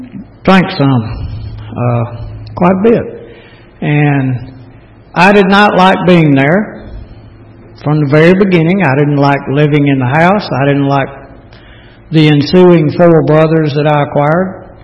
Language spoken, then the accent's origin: English; Kirkwood, United States; And we grew up kind of in Kirkwood, and then we moved over off of Glenwood Road, the old Glenwood Drive-In.